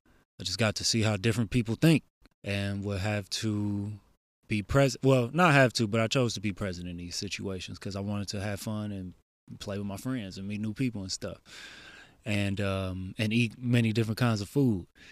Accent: Hyde Park, Illinois, United States; and I grew up in Hyde Park, by the way, 53rd Street

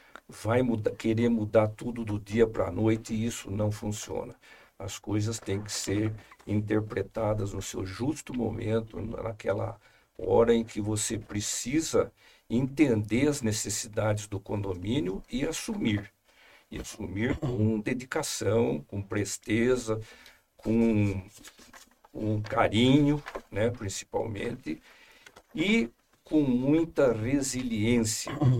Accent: Campinas, São Paulo, Brazil; born there; Bom, rapidamente, eu sou nascido em Campinas, nasci em 53, tenho 70 anos.

